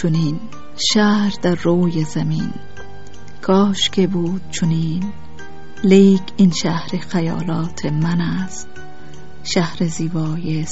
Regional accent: Kabul, Afghanistan; also born or lived in northern Afghanistan; در 1350 متولد شدیم، البته در یکی از ولایات شمال کشور، در کابل بزرگ شدیم.

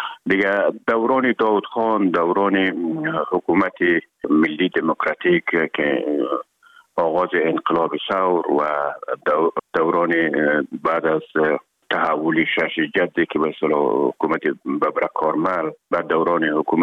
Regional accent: Herat, Afghanistan; مدتی که ما در کابل آمدیم، خودمان از هرات که آمدیم به اکادمی نظامی

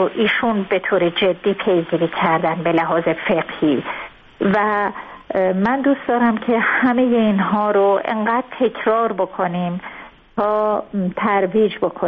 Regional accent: Langarud, Gilan, Iran; خب ما خودمونم خب شمالی هستیم، ما نگرودی هستیم.

